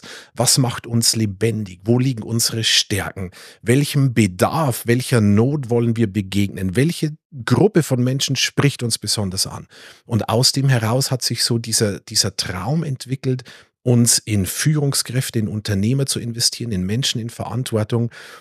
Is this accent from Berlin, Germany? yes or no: no; Bleibach, Bavaria, Germany; ich bin im Bayerischen Wald groß geworden, in einem kleinen, aber total tollen Dorf. Bleibach heißt das.